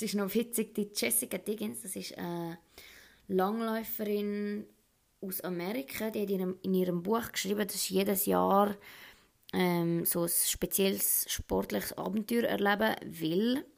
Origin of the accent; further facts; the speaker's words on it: Prättigau, Graubünden, Switzerland; now in Lenzerheide, Switzerland; mache Biathlon, bin 22, aufgewachsen in Prättigau und hause jetzt in der Lenzerheide.